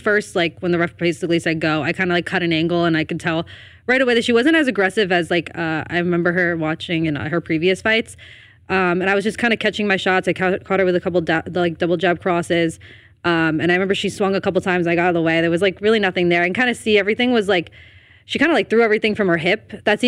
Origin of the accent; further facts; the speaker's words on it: Elmwood Park, New Jersey, United States; I'm from Elmwood Park, New Jersey.